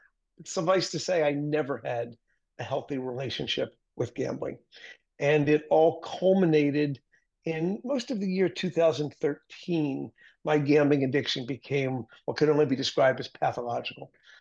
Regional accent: Philadelphia, Pennsylvania, United States; now in Boston, United States; Born and raised in Philadelphia, now live in Boston, Massachusetts. Went to school in Philadelphia

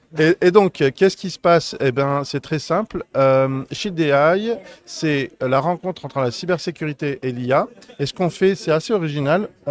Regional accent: France; born there; donc je suis né en France, mes parents sont d'origine marocaine, oui. Donc je suis très lié au Maroc, j'y vais chaque année.

